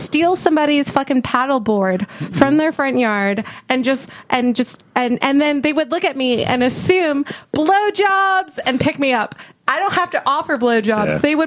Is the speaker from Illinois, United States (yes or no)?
no; Minnesota, United States; So I grew up in Minnesota. I grew up next to a lake where it housed the geese.